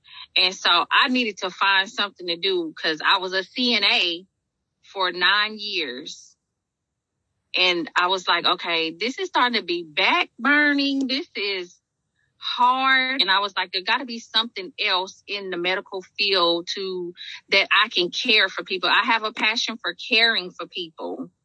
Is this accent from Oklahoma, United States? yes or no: yes; Oklahoma City, Oklahoma, United States; As she said … I'm from Oklahoma City.